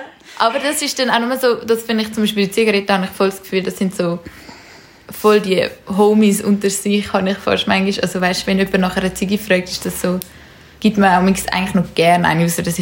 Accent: Zurich, Switzerland; wir sind ja in Zürich aufgewachsen

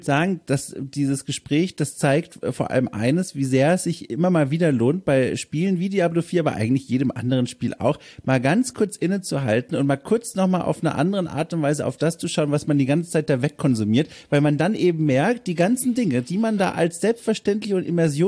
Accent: Bavaria, Germany; accent: Franconian; Ich komme ja aus dem Fränkischen und ich habe es weitestgehend, bilde ich mir immer ein, geschafft, diesen Dialekt von mir fernzuhalten.

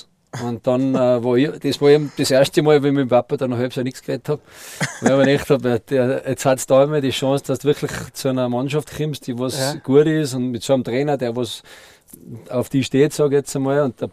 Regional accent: Kufstein, Tyrol, Austria; weil wir Kufsteiner waren ja besser als Innsbrucker.

